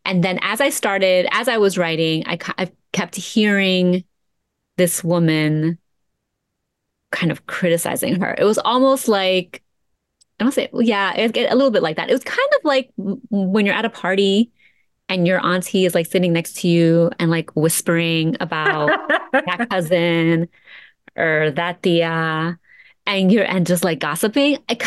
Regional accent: Peru; born there; first language Spanish; English is a second language; I'm Peruvian, right? I was born in Peru. I grew up in a very Peruvian household.

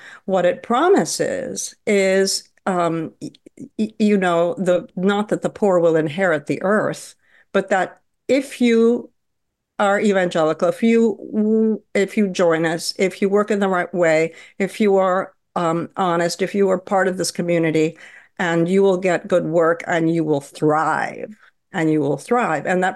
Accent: Peru; English is a second language; I remember as a child in Peru, growing up in Peru

